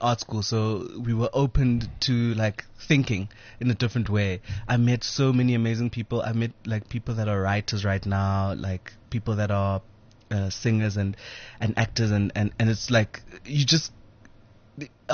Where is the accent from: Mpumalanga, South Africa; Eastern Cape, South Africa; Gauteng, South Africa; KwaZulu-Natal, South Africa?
Gauteng, South Africa; Vosloorus; I grew up in Vosloorus.